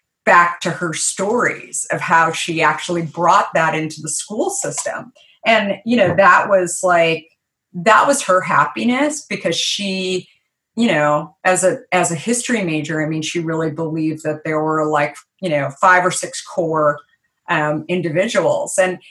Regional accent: Arizona, United States; when I was growing up in Arizona, my mom was, she was, right when I went to kindergarten, she was substitute teaching

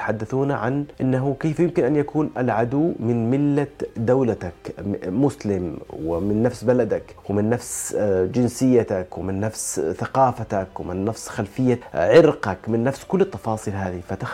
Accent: Yemen; لأنه نحن كيمنيين لدينا قناعة كاملة بأن ما يقوم به

